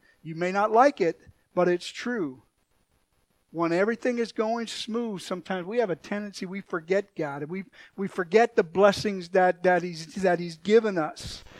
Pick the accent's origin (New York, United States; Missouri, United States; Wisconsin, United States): Wisconsin, United States; Milwaukee; You know, I born and raised in Milwaukee. I did some charter fishing in Lake Michigan.